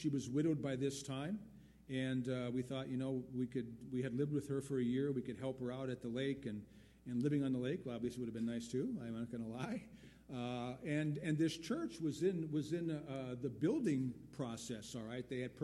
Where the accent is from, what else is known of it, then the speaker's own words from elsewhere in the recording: West Bend, Wisconsin, United States; also born or lived in Milwaukee; Prior to that, we had spent a year in West Bend. That was my hometown after we moved out of Milwaukee in 71. My parents, again, moved to West Bend, bought a home there.